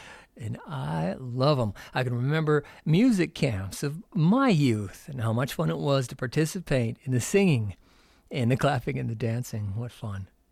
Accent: Grand Forks, North Dakota, United States; I'm from Grand Forks.

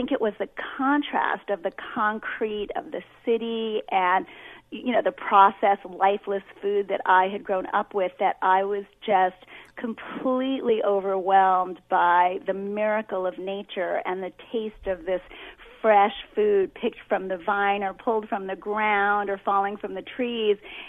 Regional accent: Brooklyn, New York, United States; also born or lived in Manhattan; Well, both Drew and I are from New York. I was born in Brooklyn back 50 years ago, before Brooklyn was cool and hip

